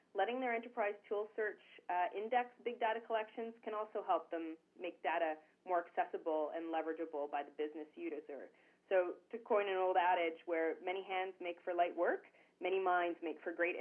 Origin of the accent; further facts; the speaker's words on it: Canada; I'm coming from Canada